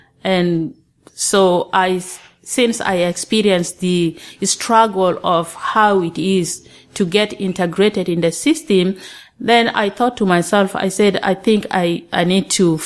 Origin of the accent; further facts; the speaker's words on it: South Sudan; moved away as an adult; And that was the time my husband and I relocated from South Sudan to Khartoum in 1988.